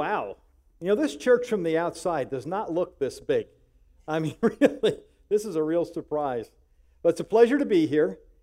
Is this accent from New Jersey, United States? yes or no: yes; New Jersey, United States; accent: New Jersey; I've lost a lot of my New Jersey accent. You may hear me say talk or hot dogs or something like that once in a while, but I've lost a lot of that in 24 years. But I can still lapse back into real fast New Jersey speaking at times